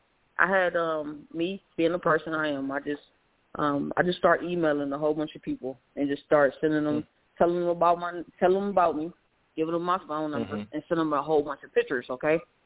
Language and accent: English; Cleveland, Ohio, United States; Cleveland, Ohio. Born and raised Cleveland, Ohio.